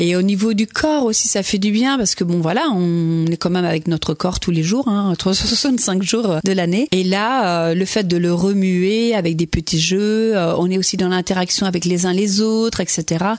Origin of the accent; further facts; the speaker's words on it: Saint-Léonard-des-Bois, Pays de la Loire, France; moi je suis originaire de Saint-Léonard-des-Bois